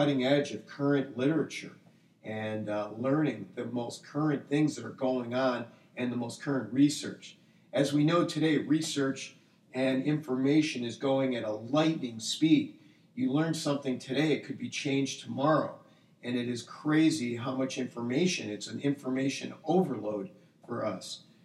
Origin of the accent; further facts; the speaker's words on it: Michigan, United States; You know, I grew up in Michigan. I am the son of two Holocaust-surviving parents